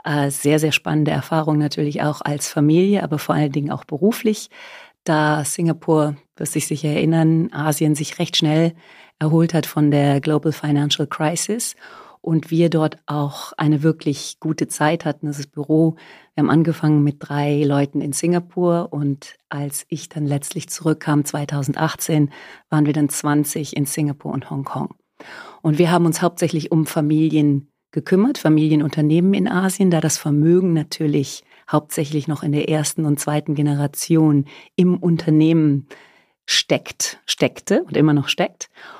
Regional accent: Germany; moved away as an adult; now in Zürich, Switzerland; Also ich bin Deutsche, bin in Deutschland Jura studiert und promoviert, sehr, sehr lange her. Und bin dann in die Schweiz gegangen, der Liebe wegen, nach Zürich.

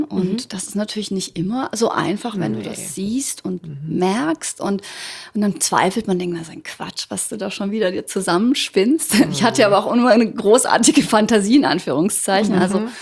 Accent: Ugljan, Zadar County, Croatia; now in Germany; Von der Insel Ugljan.

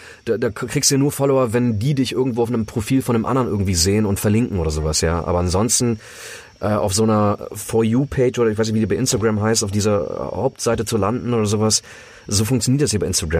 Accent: Germany; ich bin in Deutschland mit Nutella groß geworden

